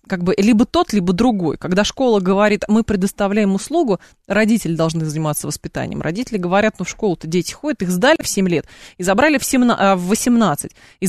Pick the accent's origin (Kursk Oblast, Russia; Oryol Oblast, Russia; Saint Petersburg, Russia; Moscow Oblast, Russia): Moscow Oblast, Russia; Lyubertsy; Я дитя 90-х. Более того, я из Люберец.